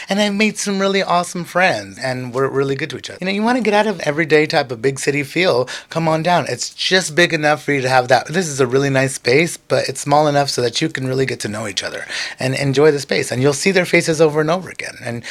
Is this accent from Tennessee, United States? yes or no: no; Merced, California, United States; And like I said, I love Merced. I was raised here. I was raised from Baleco all the way to Pilanato. I lived in every single town.